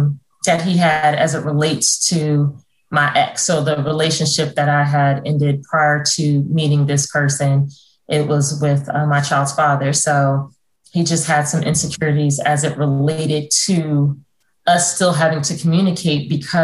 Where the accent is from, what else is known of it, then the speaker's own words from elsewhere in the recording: New Jersey, United States; So, you know, I'm from New Jersey, and I'm myself a very independent woman.